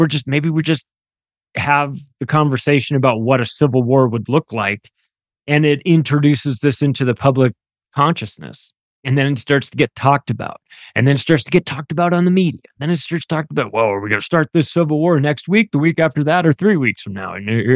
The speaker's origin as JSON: {"language": "English", "country": "United States", "tie": "born or raised there"}